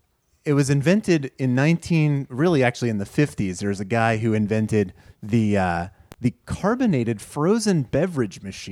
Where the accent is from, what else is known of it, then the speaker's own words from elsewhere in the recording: New England, United States; I believe it's a regional thing. The slush puppy, I think, is it. We're all from New England